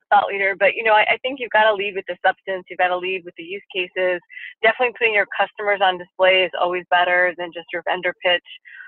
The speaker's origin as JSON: {"language": "English", "town": "Miami", "region": "Florida", "country": "United States", "said": "But, you know, I'm from South Florida, I'm from Miami."}